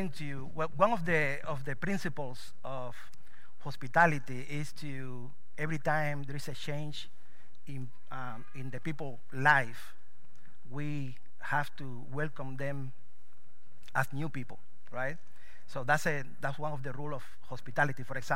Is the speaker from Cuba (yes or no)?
yes; Cuba; moved away as an adult; So I came from Cuba in 2001. I came from Cuba with a backpack.